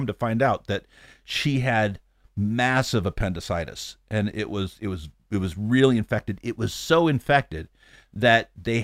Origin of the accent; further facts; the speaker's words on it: United States; now in Japan; I'm from the States where, you know, if you have a 2-week hospital stay, you're feeling that in the pocketbook pretty hard.